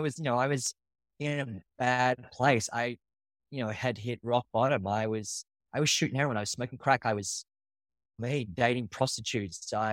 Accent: Australia; now in New York, United States; …, I'm from Australia. I do now live in New York. I've been in New York for the past 12 years

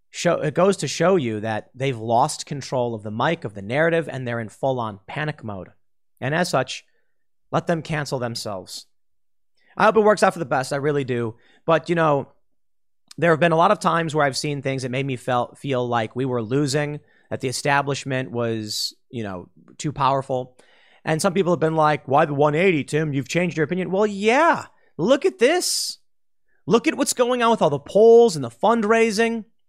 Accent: Chicago, Illinois, United States; Like, dude, I'm from Chicago. What do you think?

